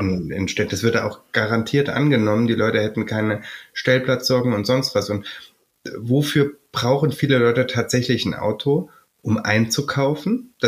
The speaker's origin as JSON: {"language": "German", "region": "East Germany", "country": "Germany", "tie": "born or raised there", "said": "ich bin in Ostdeutschland groß geworden."}